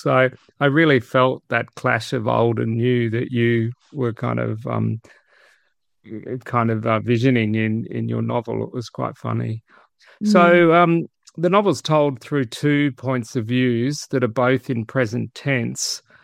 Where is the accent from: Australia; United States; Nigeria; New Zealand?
Australia; Hobart, Tasmania; When I was growing up in Hobart in the 60s